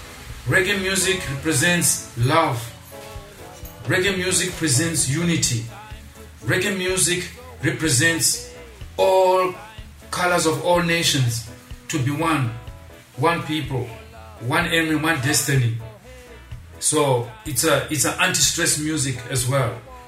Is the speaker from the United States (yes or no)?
no; Zimbabwe; I come from Zimbabwe.